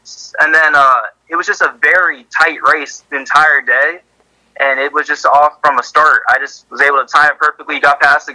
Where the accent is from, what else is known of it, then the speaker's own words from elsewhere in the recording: Wellesley, Massachusetts, United States; in my hometown of Wellesley, Massachusetts, it wasn't very all that popular.